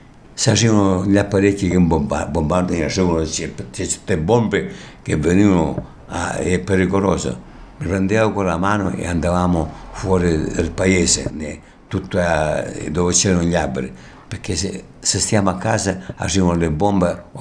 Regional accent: Sicily, Italy; è stata una cosa terribile quando è stata l'invasione sulla Sicilia. I tedeschi venivano a mio paese

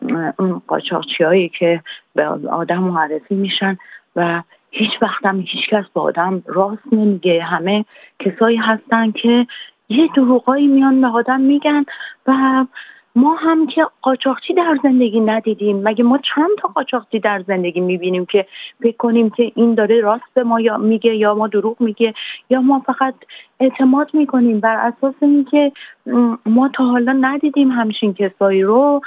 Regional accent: Iran; moved away; من کشورم رو خیلی دوست دارم ولی چرا همه باید بزنن تو سر ما، و من از ایران اومدم بیرون

